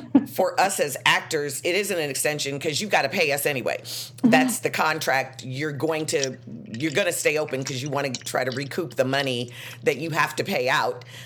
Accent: Chicago, Illinois, United States; born or raised there

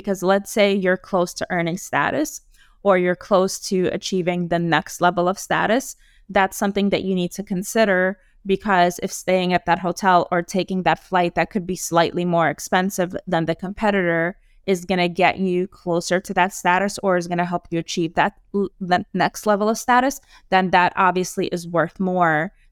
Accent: New York, United States; So for example, I'm from New York

